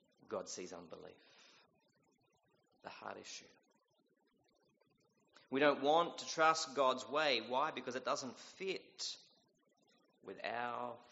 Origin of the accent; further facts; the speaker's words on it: Australia; I was born and raised on the island, so I'm just lazy. Probably could say I'm Australian, therefore I'm lazy.